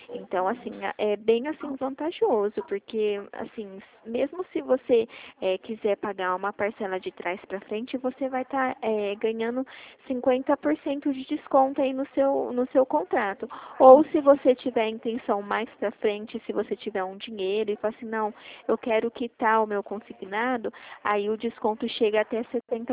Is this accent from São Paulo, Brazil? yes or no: yes; São Paulo, Brazil; eu sou do estado de São Paulo